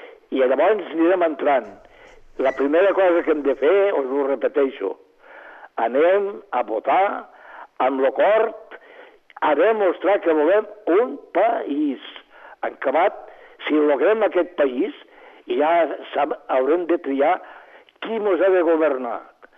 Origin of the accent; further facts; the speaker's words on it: Catalonia, Spain; demostrem que som catalans, i volem ser catalans